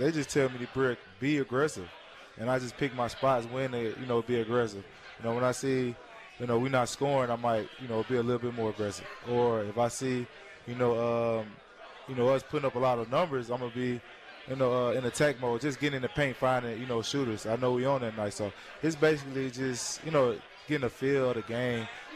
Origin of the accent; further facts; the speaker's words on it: Birmingham, Alabama, United States; I mean, I'm a small kid from Birmingham, Alabama. It fits everything about